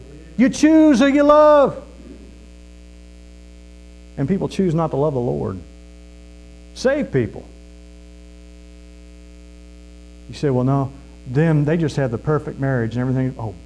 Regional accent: United States; born there; And I was born here, so I'm an American, and this is our country and my country

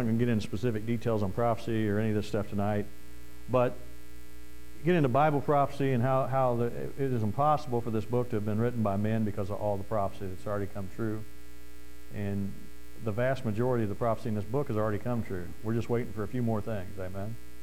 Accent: United States; I'm an American.

